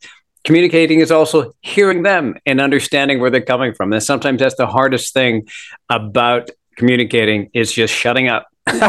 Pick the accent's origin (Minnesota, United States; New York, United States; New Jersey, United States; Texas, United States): Minnesota, United States; also born or lived in Canada; Like I grew up, for the most part, born in Canada, but I grew up in Minnesota, and so we always had a bit of a rivalry with like Iowa or Wisconsin.